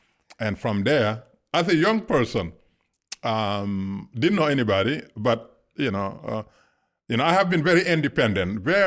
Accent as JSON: {"language": "English", "country": "Senegal", "tie": "born or raised there", "also_born_or_lived": "Gambia", "said": "I was born in Gambia, raised in Senegal, because Gambia and Senegal is one country"}